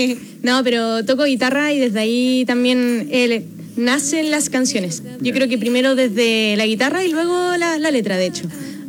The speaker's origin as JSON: {"language": "Spanish", "country": "Chile", "said": "tengo 25 años, hago música, soy chilena"}